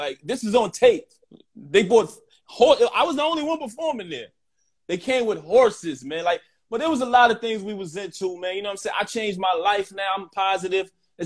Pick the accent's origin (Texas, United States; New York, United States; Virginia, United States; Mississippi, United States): New York, United States; Brooklyn; but I'm not from the Bronx. I'm a Brooklyn nigga.